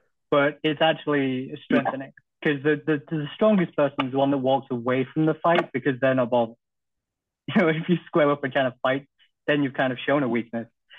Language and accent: English; England, United Kingdom; I'm English and all Americans eat disgustingly.